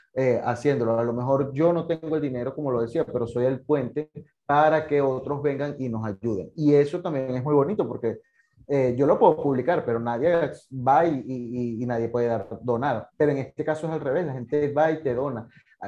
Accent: Barquisimeto, Lara, Venezuela; also born or lived in Turén; yo soy de Barquisimeto, allí desarrollé gran parte de mi vida, pues mi infancia y de donde yo soy realmente es de Turén, del estado Portuguesa.

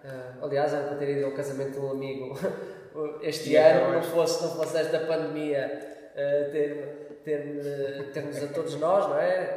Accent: Covilhã, Castelo Branco, Portugal; born there; Covilhã já tinha o seio familiar, não é, que me poderia dar, de certa forma, algum apoio. Também conhecia pessoas na Covilhã. Pronto, achei que era a minha cidade onde nasci.

